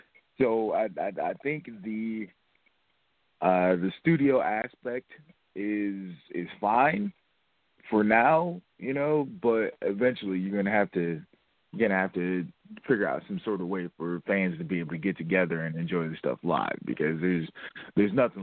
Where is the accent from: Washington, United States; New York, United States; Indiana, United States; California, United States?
Indiana, United States; Fort Wayne; I wanted to find one in my hometown of Fort Wayne, since it's a bigger city and it'd be easier for people to get to.